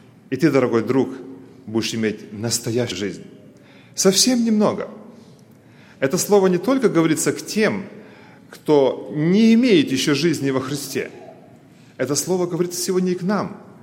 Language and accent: Russian; Germany; Мы сами из Германии, может быть, и у нас тоже церковь в Дармштадте, это возле Франкфурта на Майне